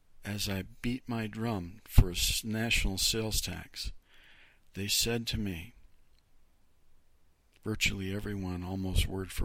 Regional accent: Youngstown, Ohio, United States; because I'm from, my hometown is Youngstown, Ohio, and he's from there

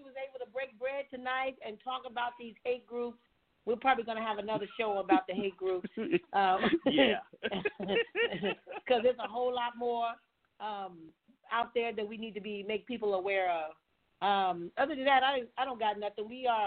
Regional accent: New York, United States; In Brooklyn, I'm from New York, when they had their real estate there

